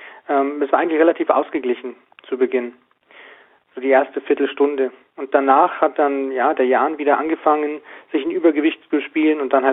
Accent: Moers, North Rhine-Westphalia, Germany; Ja, aus Moers.

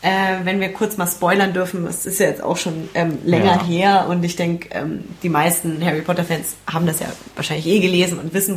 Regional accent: Nuremberg, Bavaria, Germany; Ich als Nürnbergerin.

